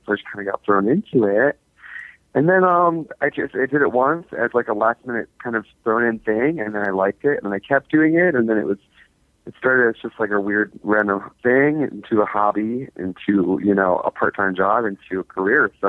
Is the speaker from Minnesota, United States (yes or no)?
no; Milwaukee, Wisconsin, United States; whenever I tell people I'm from Milwaukee, they're like, oh, you're from Milwaukee?